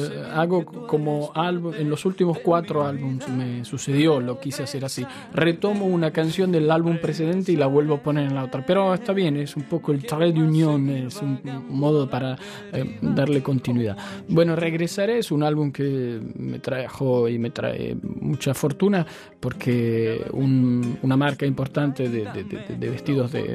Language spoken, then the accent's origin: Spanish; Argentina; cerré este viaje a Argentina, que fue sí por familia, sí por placer, sí por volver a mi tierra